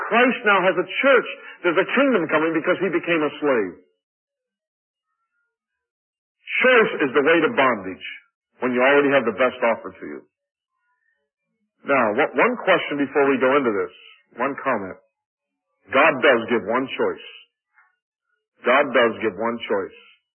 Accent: Rochester, New York, United States; I come from Rochester, and that's the home headquarters of Xerox.

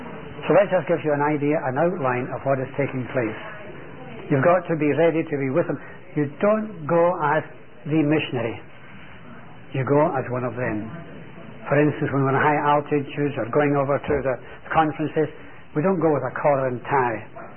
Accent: Scotland, United Kingdom; He came from Australia. I came from Scotland.

